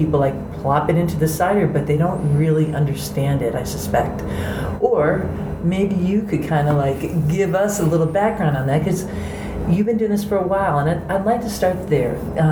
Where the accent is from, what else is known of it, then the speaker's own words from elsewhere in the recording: Massachusetts, United States; Somerville, Massachusetts, my home state.